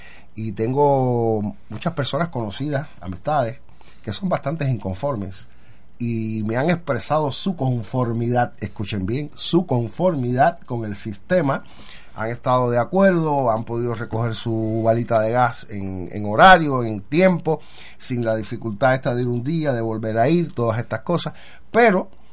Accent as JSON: {"language": "Spanish", "country": "Cuba", "said": "Esto se nota en el barrio. Usted sabe cómo somos los cubanos."}